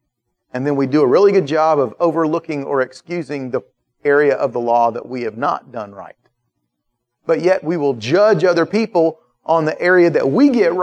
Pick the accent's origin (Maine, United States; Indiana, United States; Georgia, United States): Georgia, United States; Atlanta; I grew up in Atlanta, and Northeast Atlanta. I played football and baseball and stuff at the park that was just down the street from where I grew up.